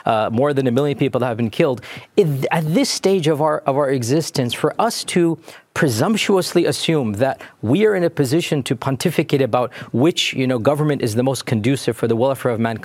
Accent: United States; And I say clearly for the record, as an American, based on the history of America

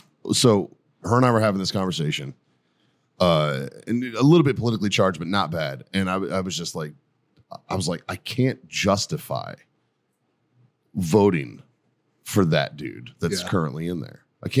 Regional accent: Boston, Massachusetts, United States; I'm a kid from Boston. I automatically hate him because he's a New Yorker that's a rich douchebag.

